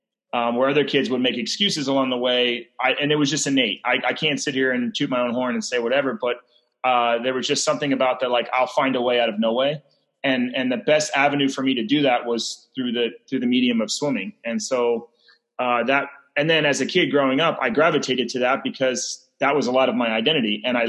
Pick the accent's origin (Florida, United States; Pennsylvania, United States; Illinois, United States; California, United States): Pennsylvania, United States; Philadelphia; We grew up in Philadelphia, so we would go to the Jersey Shore, the clean side.